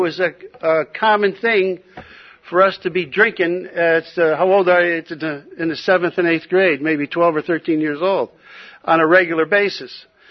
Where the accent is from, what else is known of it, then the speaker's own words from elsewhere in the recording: Connecticut, United States; born there; But I was born in Connecticut, and I was born in Connecticut in 1944, and I grew up in an Irish family.